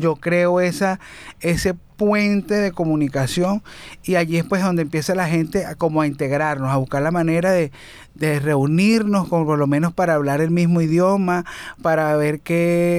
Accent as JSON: {"language": "Spanish", "country": "Venezuela", "said": "vamos a crear una palabra donde el que la escuche sabe que somos venezolanos."}